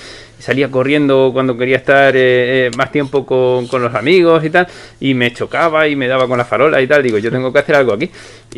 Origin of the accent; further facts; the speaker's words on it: Santiago de la Ribera, Region of Murcia, Spain; also born or lived in Cartagena; yo fui a nacer a Cartagena y después a los 2 o 3 días cuando le dieron el alta a mi madre, me volví a mi pueblo, que es Santiago de la Ribera, a orillas del Mar Menor, en Murcia.